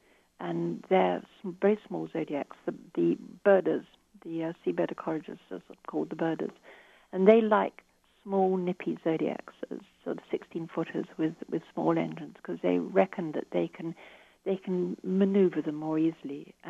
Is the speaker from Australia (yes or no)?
yes; Australia; whereas I'm an Australian, so I just didn't.